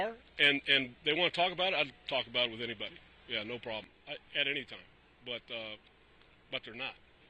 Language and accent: English; United States; But I also love the fact that I'm an American, and that means I'm free to express myself.